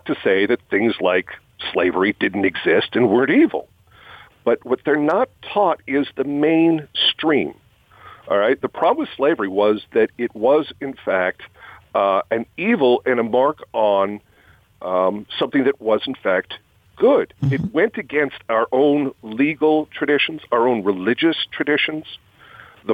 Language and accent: English; United States; Well, I think specifically as an American, as someone who teaches constitutional law